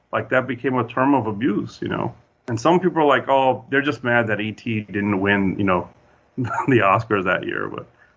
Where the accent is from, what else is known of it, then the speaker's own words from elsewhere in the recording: New Jersey, United States; now in Columbus, United States; I'm from New Jersey. So and the East Coast basically.